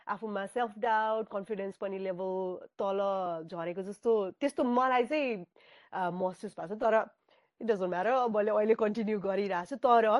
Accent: Biratnagar, Koshi Province, Nepal; फेरि म विराटनगरमा जन्मेको हुर्केको होइन

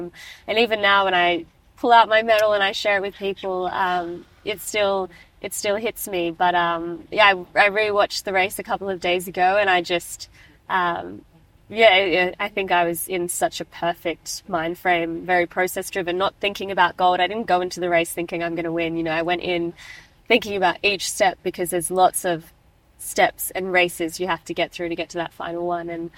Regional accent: Sydney, New South Wales, Australia; growing up in the Sydney 2000 aftermath with Ian Thorpe, Susie O'Neill as like my idols

